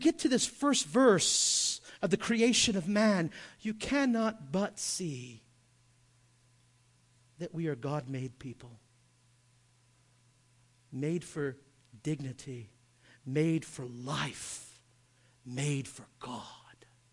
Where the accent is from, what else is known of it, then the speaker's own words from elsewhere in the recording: United States; I know we don't do that as American men, right?